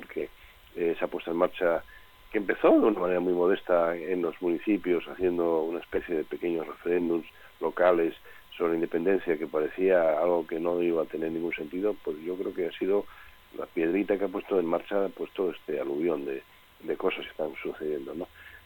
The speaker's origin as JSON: {"language": "Spanish", "region": "Basque Country", "country": "Spain", "said": "todos los vascos que creemos en, que además que somos mayoritarios, los vascos"}